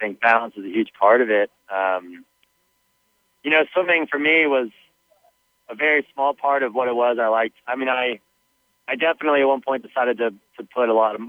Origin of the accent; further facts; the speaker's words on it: California, United States; We grew up swimming in Southern California together, and it was very much one of those things where it was just like a lifestyle.